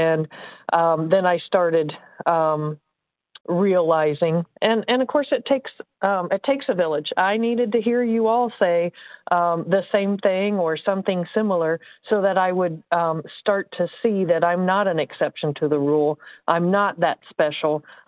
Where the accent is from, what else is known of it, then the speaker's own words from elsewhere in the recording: Indiana, United States; I'm from Indiana